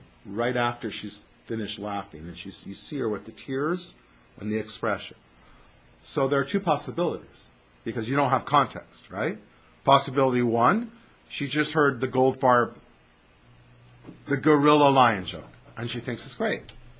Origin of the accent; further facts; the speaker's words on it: Newfoundland and Labrador, Canada; I'm a person from Newfoundland, you know, that they're supposed to be a little slow.